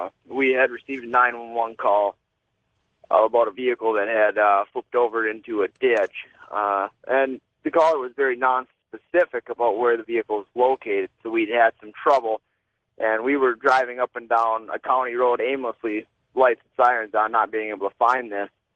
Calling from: Tennessee, United States; in Tennessee, George.

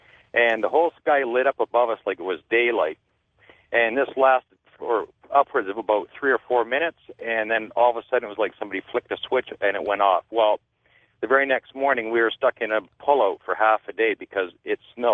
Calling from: Vancouver, British Columbia, Canada; Vancouver, British Columbia.

